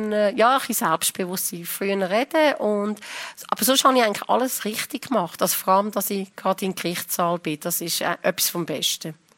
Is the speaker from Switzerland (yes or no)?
yes; Lucerne, Switzerland; Ich meine, ich bin von Luzern gekommen. Ich habe in Zürich knapp gewusst